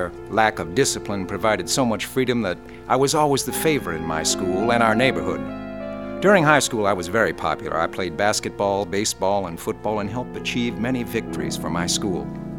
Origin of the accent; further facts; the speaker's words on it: Pleasantville, New Jersey, United States; I grew up in Pleasantville, New Jersey, which is only 6 miles from Atlantic City.